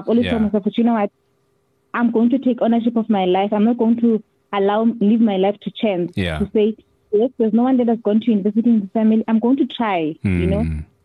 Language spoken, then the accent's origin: English; KwaZulu-Natal, South Africa; born there; also born or lived in Gauteng; Yes, no. I was born in KZN.